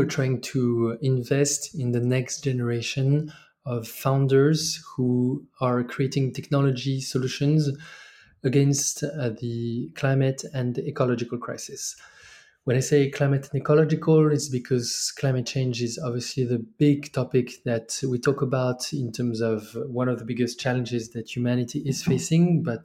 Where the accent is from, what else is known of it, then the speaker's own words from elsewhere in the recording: France; also born or lived in Mexico / China; As I said, I'm originally from France. I studied business in France, but did quite a bit of work in emerging countries.